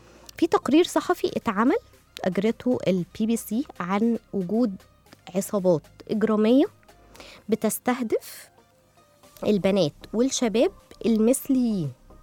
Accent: Egypt; وده عندنا في مصر.

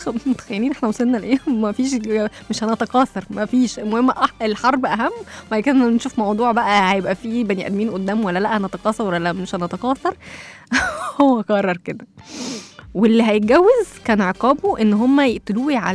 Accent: Egypt; عشان انتوا عارفين احنا كمصريين بنحب نحط التاتش بتاعنا كده في وسطنا

